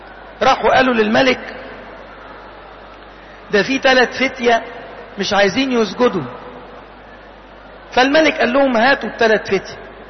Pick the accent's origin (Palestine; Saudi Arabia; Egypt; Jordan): Egypt; في بلادنا مصر هنا